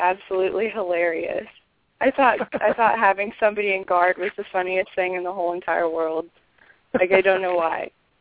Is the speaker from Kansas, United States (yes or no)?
yes; Topeka, Kansas, United States; Well, I'm from Topeka, Kansas. I'm 19 years old, and I'm 19. And I fight out of United Martial Sciences here in my hometown.